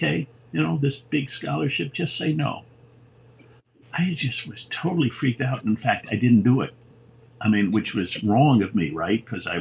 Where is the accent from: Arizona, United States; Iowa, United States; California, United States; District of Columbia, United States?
District of Columbia, United States; Washington; also born or lived in India; So I grew up in Washington, first 12 and a half, I guess, years of my life, Washington, D.C. My father was also born in Washington. And then we moved to India for 4 years, where he was in the Foreign Service.